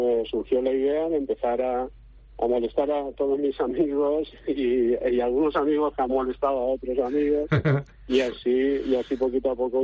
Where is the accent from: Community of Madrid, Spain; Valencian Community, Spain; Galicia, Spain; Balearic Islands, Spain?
Valencian Community, Spain; Aldaya; yo tengo que ayudar a mi pueblo, yo soy de Aldaya, nací en Aldaya.